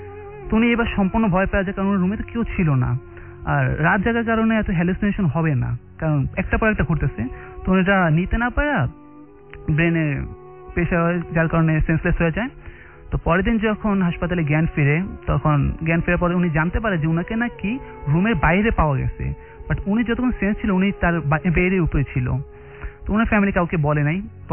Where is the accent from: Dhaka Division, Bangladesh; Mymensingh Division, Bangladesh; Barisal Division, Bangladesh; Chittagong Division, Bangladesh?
Dhaka Division, Bangladesh; Dhaka; মিরপুর থেকে এসেছি।